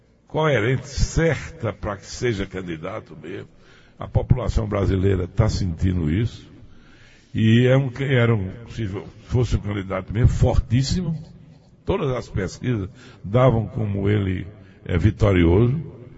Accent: Afogado da Ingazeira, Pernambuco, Brazil; o que é melhor para a minha terra, Afogado da Ingazeira, o que é melhor para meu estado, Pernambuco, e o que é melhor para o Brasil, né?

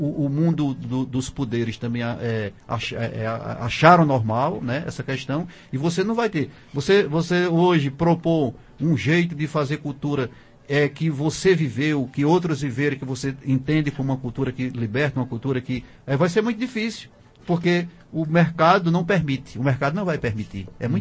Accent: São José do Egito, Pernambuco, Brazil; eu sou de uma região lá de São José do Egito, do Paraitama, aquela região ali tem grupos, porque são famílias inteiras de poetas.

